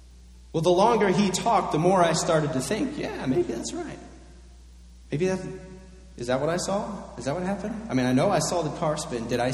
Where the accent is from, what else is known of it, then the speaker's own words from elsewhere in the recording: Pennsylvania, United States; I've told you that I grew up in Pennsylvania and my family still all lives there.